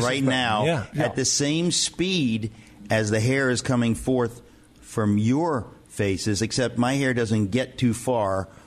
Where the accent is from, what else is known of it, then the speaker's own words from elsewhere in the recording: Connecticut, United States; We up here, I grew up in Connecticut, you know, we have basically copperheads